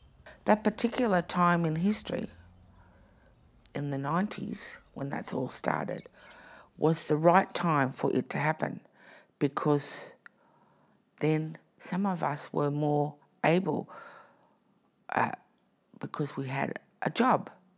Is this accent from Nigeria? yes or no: no; New South Wales, Australia; born there; I'm a Nyiampa woman and I was born on Gadigal land.